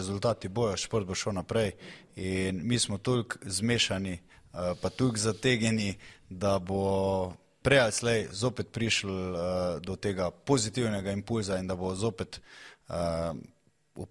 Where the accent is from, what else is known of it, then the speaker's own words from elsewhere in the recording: Celje, Savinja, Slovenia; Pa sem domačin, pa sem Celjan, pa bil kapetan Celja, 11 sezon v članski ekipi.